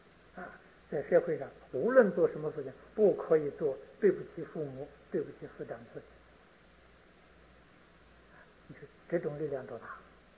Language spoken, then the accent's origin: Chinese; China; 我们中国人说一说，福至心灵。